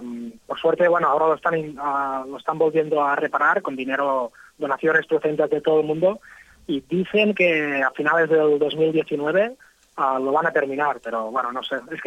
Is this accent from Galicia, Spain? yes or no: no; Catalonia, Spain; Y ahora me volveré a Cataluña, a mi pueblo